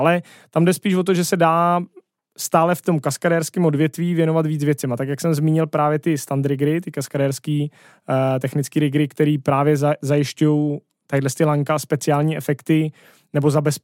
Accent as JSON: {"language": "Czech", "region": "Bohemia", "country": "Czechia", "said": "Já vidím kolem sebe u nás v Čechách jako teď lidi"}